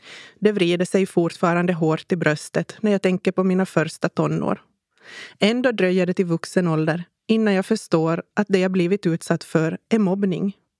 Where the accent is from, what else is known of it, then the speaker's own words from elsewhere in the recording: Pensala, Ostrobothnia, Finland; now in Oravais, Finland; Vi flyttar till Oravais som är grannby till min hemby i Pensala. Och det är i Oravais jag bor än idag.